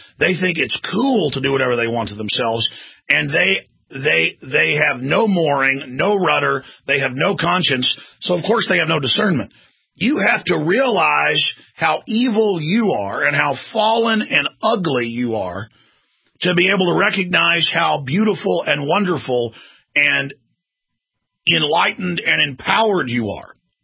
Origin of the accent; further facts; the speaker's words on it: Texas, United States; Yeah, I'm from Texas, folks. I'm a redneck.